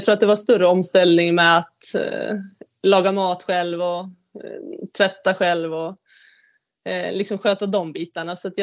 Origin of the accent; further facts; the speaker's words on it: Sundsvall, Västernorrland County, Sweden; now in Umeå, Sweden; än vad jag hade chansen till hemma i Sundsvall